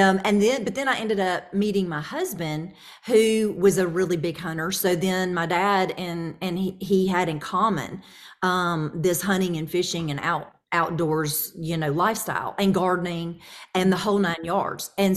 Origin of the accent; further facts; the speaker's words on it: Montgomery, Alabama, United States; Well, I was raised in Montgomery, Alabama. So like right in the middle, smack dab in the middle of Alabama.